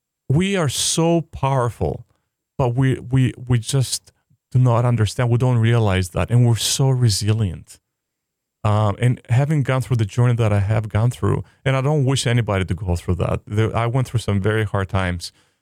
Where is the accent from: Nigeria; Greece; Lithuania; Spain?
Greece; also born or lived in Hawaii, United States; now in Boston, United States; I'm originally from Greece, and I spent a significant amount of time of my life during my formative years here in Hawaii. And now, you know, I'm in Boston.